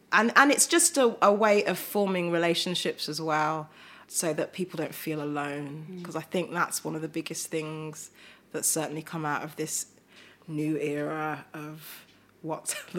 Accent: Birmingham, West Midlands, United Kingdom; So I was born in Selly Park, Birmingham.

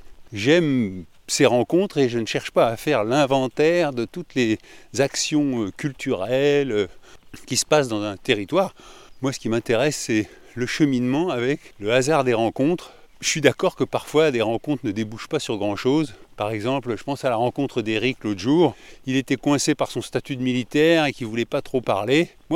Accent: Île-de-France, France; je suis de la région parisienne.

